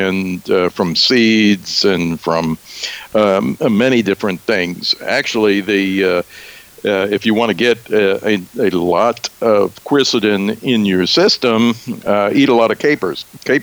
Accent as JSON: {"language": "English", "town": "New Orleans", "region": "Louisiana", "country": "United States", "tie": "born or raised there", "said": "We were raised, my wife, too. She's from Baton Rouge, and I'm from New Orleans."}